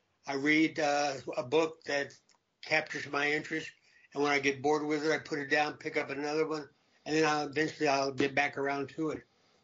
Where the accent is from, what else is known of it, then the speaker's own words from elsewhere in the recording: El Paso, Texas, United States; I was a karate student and teacher when I was growing up in El Paso.